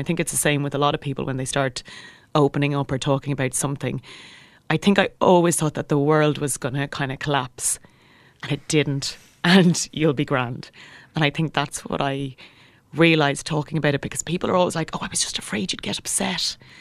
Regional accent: Kildare, Ireland; I grew up in just outside of Kildare town to an equine vet of a father. And my mother is a retired professional flat race jockey.

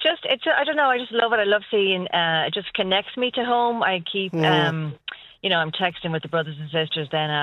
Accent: Blackrock, Leinster, Ireland; moved away; Well, I'm from Blackrock originally, and it's just something I do on a Sunday, just connects me to home.

